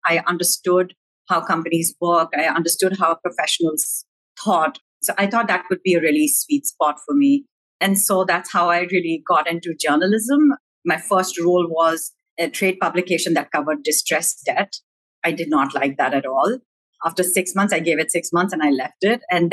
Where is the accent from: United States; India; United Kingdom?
India; also born or lived in Syria; So I grew up in many small townships in India because my dad used to work in steel. So I grew up in India and in Syria, where my dad also went to work in steel.